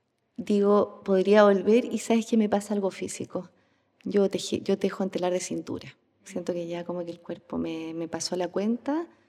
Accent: Puerto Montt, Los Lagos, Chile; la región de los lagos donde yo vivo, donde yo nací en Puerto Montt

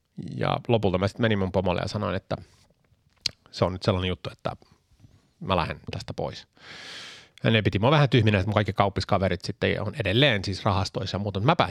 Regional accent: Stockholm, Stockholm County, Sweden; Mä oon varttunut Tukholman lähiössä kahden suomalaisten vanhemman lapsena, syntynyt ja varttunut Ruotsissa.

